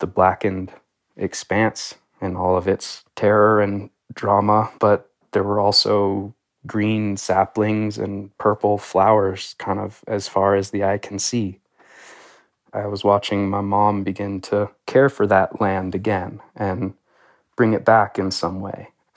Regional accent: Colorado, United States; You know, I guess growing up in Colorado and anywhere in the rural West, there's kind of a celebration of the tough individual who can figure it out alone.

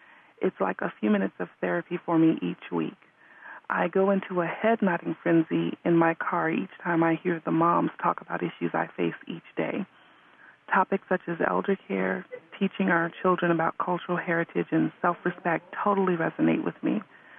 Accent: Daytona Beach, Florida, United States; and I'm from Daytona Beach, Florida.

